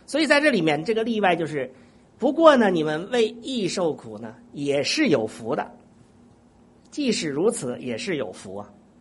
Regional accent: China; 而我们中国人理解文化里面的理解的福气呢

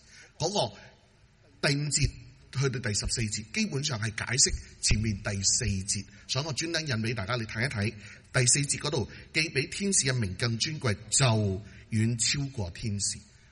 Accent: China; 我哋系中国人咧，其实都应该明嘅。

